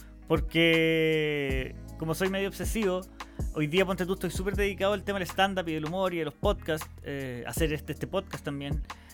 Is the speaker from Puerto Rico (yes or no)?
no; Chile; nosotros como sociedad chilena, ¿cachai?